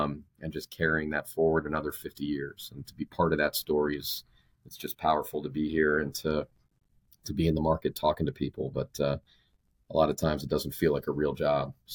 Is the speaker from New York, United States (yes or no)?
yes; Buffalo, New York, United States; also born or lived in Baltimore; I grew up in just outside of Buffalo, New York. I was born in Baltimore, but have some family still back there.